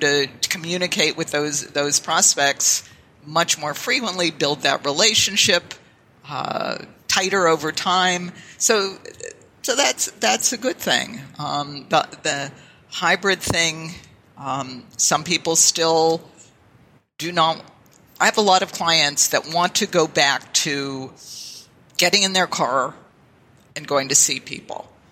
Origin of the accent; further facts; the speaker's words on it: Pittsburgh, Pennsylvania, United States; Well, I grew up in Pittsburgh.